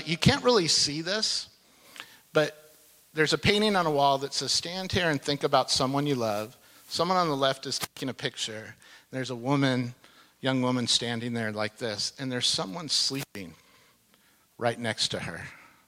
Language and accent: English; Fullerton, California, United States; but I'm from Fullerton, Orange County, and I love my city.